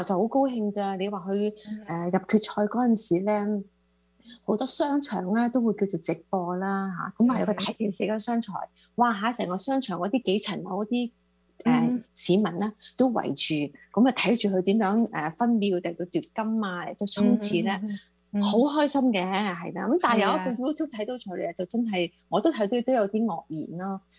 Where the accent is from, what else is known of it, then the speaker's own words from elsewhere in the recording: China; 我哋講翻中國啦，係咪？因為中國都我哋講，係我哋中國人啊嘛